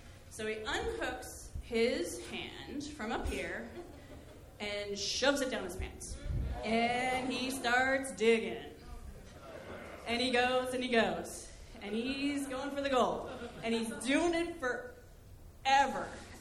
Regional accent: East Coast, United States; And so I'm from the East Coast.

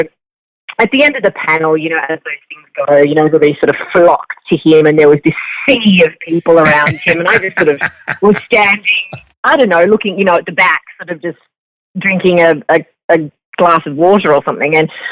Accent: Melbourne, Victoria, Australia; also born or lived in Singapore; I grew up in Australia. I'm born in Melbourne.

